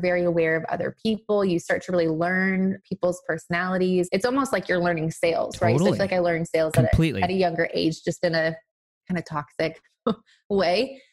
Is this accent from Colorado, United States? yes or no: yes; Colorado, United States; now in Arkansas; I mean, I grew up in Colorado. So it's like everybody I knew was there